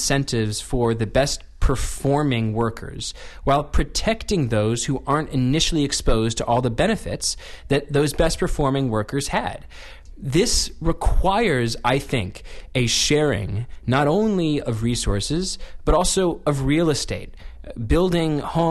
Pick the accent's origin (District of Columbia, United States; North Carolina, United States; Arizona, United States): District of Columbia, United States; Washington; born there; I was born in Washington, D.C., in the D.C. area, and summers in Washington, D.C. are among the most miserable 3 months I could possibly wish on my worst enemy.